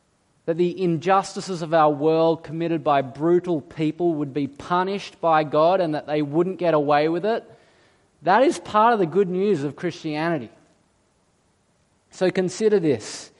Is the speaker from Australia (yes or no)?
yes; Australia; See, we're Australian. And we despise authority.